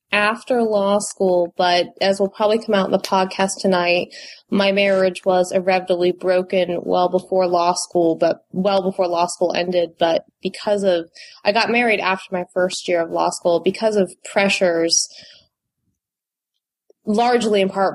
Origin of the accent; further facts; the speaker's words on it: Virginia, United States; I grew up in Northern Virginia, born and raised Mormon, went to BYU, graduated BYU.